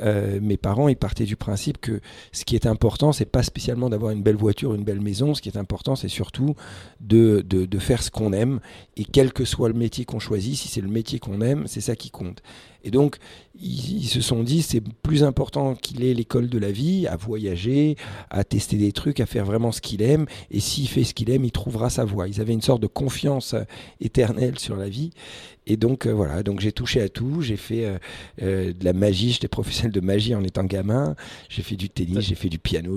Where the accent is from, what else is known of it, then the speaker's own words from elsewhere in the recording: Paris, Île-de-France, France; on est arrivé à Paris et depuis l'âge de 5 ans j'ai grandi à Paris